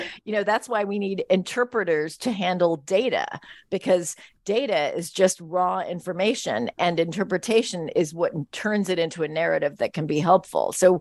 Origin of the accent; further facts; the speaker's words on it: San Francisco, California, United States; growing up in San Francisco in the 70s, I saw a lot of parents who wanted to get rid of that barrier.